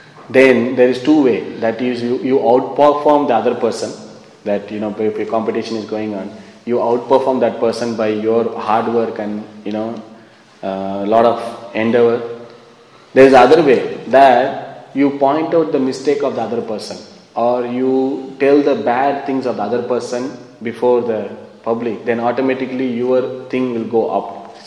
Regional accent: Sri Lanka; because you're from India, I'm from Sri Lanka, and this terrorist attack is going on.

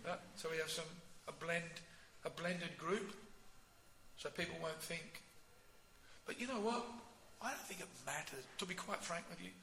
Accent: Australia; Oh, I'm an Indian. So what? I'm an Australian. Isn't it ironic? I'm an Aussie.

